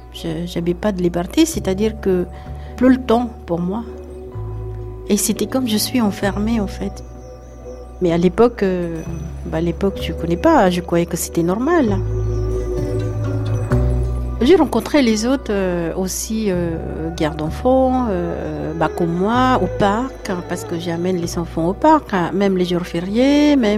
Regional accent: Philippines; French is a second language; now in France; J'étais arrivée de Philippines, c'était en novembre 1994. En fait, tout d'abord, aux Philippines, on pense que futur des enfants, avoir des vies meilleures.

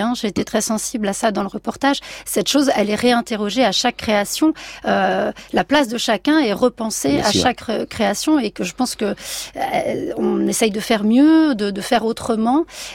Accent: south of France, France; also born or lived in -; moi je viens donc du sud de la France. Enfin, j'ai grandi à partir de mes 11 ans là-bas

